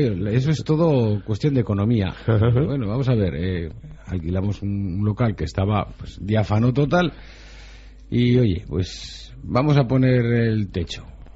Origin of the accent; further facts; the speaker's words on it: Falces, Navarre, Spain; yo vengo de del pueblo de Falces